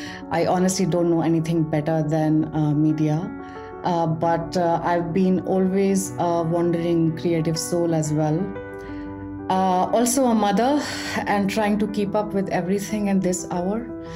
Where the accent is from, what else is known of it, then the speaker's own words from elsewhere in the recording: Delhi, India; I was born and brought up in Delhi, so that makes me a true blue Punjabi.